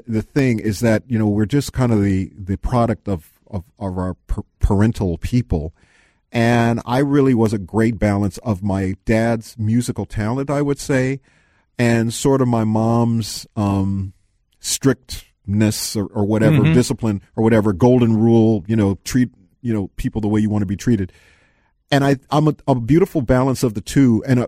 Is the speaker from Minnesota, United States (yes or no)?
yes; Minneapolis, Minnesota, United States; I love excuses to come back to town. And, you know, I this is my hometown.